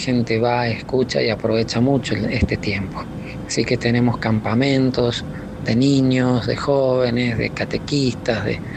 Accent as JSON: {"language": "Spanish", "region": "San Luis", "country": "Argentina", "lives_now": "Tanzania", "said": "Yo soy oriundo de San Luis, de la ciudad de San Luis."}